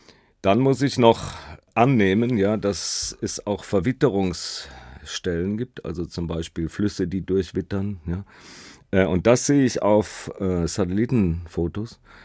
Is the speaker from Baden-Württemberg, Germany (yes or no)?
yes; Baden-Württemberg, Germany; Ich bin auf der Schwäbischen Alb aufgewachsen und habe also schon in meiner frühesten Kindheit Fossilien gesammelt.